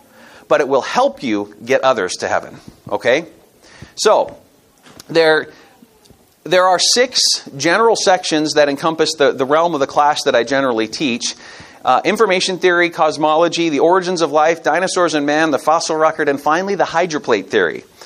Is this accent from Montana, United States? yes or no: yes; Montana, United States; I'm from Montana.